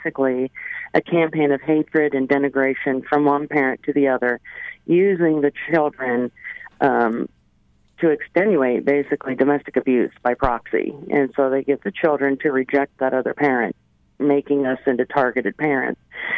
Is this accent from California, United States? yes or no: no; Iowa, United States; now in Texas, United States; I live in Texas right now. I'm from Iowa. My children are in Iowa